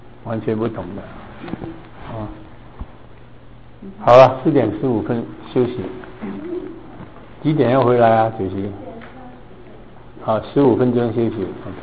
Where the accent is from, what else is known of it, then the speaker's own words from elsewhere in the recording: Hong Kong; now in United States; 我在香港长大的时候啊，